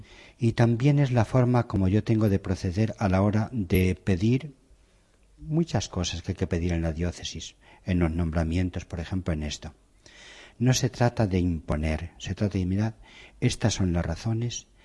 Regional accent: Ávila, Castile and León, Spain; also born or lived in Palencia / Salamanca; porque yo estuve 3 años en Palencia y había estado 14 años en Salamanca, y yo soy de Ávila.

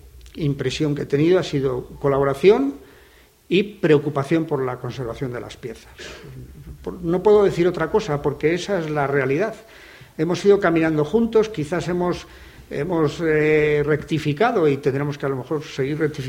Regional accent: Valladolid, Castile and León, Spain; yo también, como vallisoletano, pues siento especialmente la Semana Santa de Valladolid, porque he salido en ella pues desde niño y la he vivido desde mi infancia

